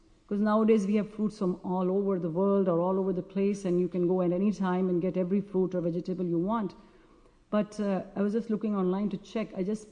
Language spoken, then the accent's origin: English; India; when I was growing up in India that in the summer season the very hot breezes are blowing and they are called loo.